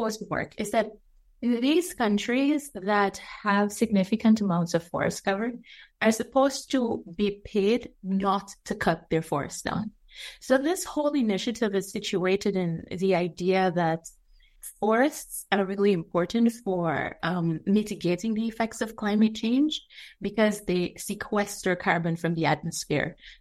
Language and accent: English; Guyana; my childhood in Guyana. So I'm from Guyana